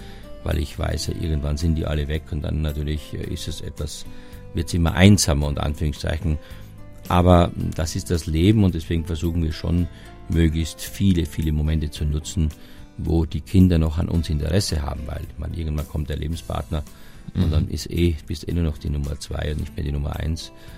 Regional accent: Styria, Austria; ich komme aus der Oststeiermark

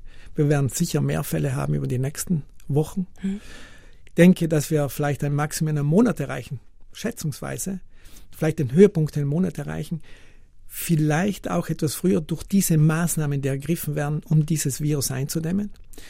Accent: Trentino-Alto Adige, Italy; Und wir dieser Krankheit sicher nicht ausstellen können, auch nicht als Südtiroler, und mit dieser Krankheit lernen müssen zu leben.

